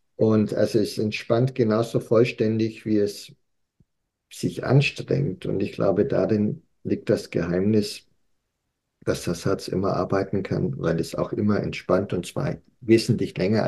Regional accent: Bavaria, Germany; Ich komme ja aus Bayern

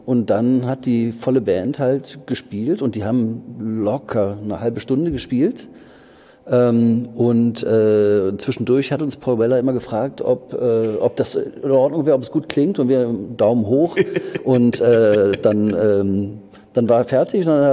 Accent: Mülheim an der Ruhr, North Rhine-Westphalia, Germany; Also ich bin ja ursprünglich aus dem Ruhrgebiet, Mühlheim an der Ruhr, und bin dann zum Studieren nach Bonn gegangen.

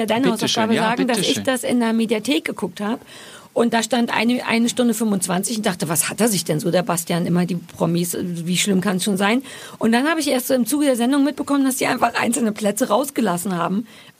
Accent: Berlin, Germany; Weil als Berliner und als Ossi sage ich Käse.

